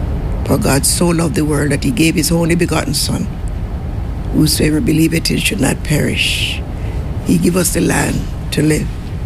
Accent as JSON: {"language": "English", "country": "Jamaica", "lives_now": "United States", "said": "I'm from Jamaica originally. … I passed the church in Cambridge, 190 Albert Street."}